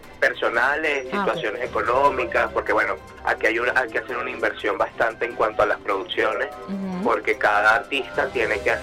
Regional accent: Venezuela; podemos vincularlo a lo que nos representa como venezolanos y venezolanas.

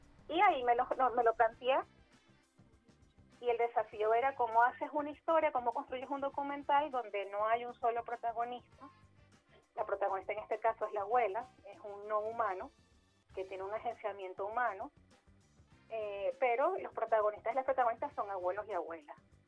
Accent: Venezuela; es una memoria que forma parte de nuestro ADN como sociedad venezolana.

